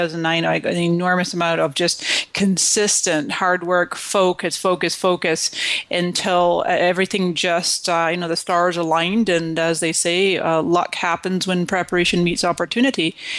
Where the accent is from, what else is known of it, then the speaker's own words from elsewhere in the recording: Scotland, United Kingdom; moved away as an adult; also born or lived in Canada; now in California, United States; I came to this country in 1999 from Scotland, mm-hmm. and before that I was born in Canada.